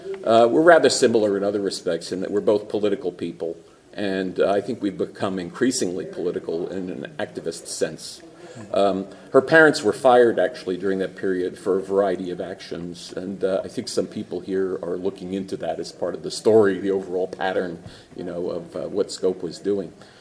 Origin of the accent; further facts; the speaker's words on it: New York City, New York, United States; I come from New York City. I'm a child of working class immigrant parents. They're from Eastern Europe.